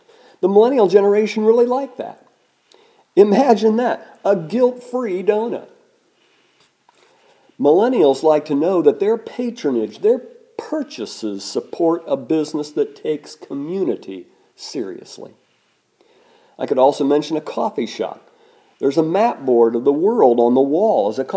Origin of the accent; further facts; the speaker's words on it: Midwest, United States; Is that because I was raised in the Midwest or because I was the son of a farmer?